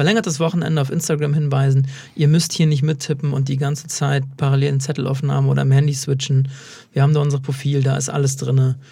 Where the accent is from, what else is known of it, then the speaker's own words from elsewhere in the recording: Hamburg, Germany; für uns als Hamburger